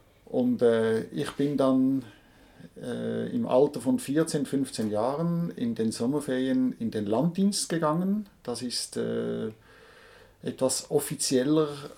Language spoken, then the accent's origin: German; Zurich, Switzerland; Nein, ich bin in Zürich, mitten in der Stadt aufgewachsen.